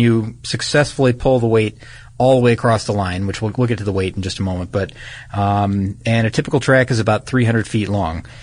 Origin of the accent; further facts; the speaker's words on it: Midwest, United States; I have because I grew up in the Midwest.